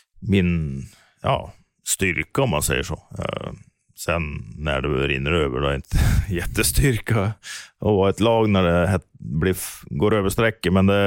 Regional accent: Norway; Men det har stått faktiskt en tidningsartikel tidigt i karriären hemma i Norge också.

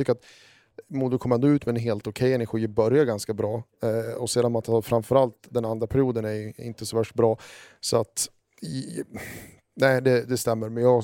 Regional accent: Örnsköldsvik, Västernorrland County, Sweden; Jag är från Övik

